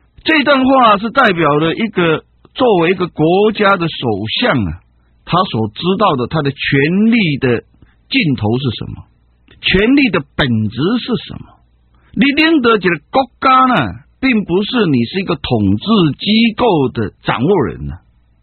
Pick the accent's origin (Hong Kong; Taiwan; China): Taiwan; 台湾这个地方有我们台湾人喜欢的山川自然，还有我们台湾人祖先的坟墓，还有我们的家人，还有我们住在的熟悉的社区的。